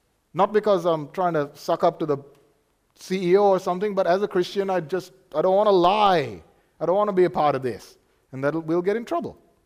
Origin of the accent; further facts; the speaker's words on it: Sri Lanka; now in Australia; I am from Sri Lanka myself.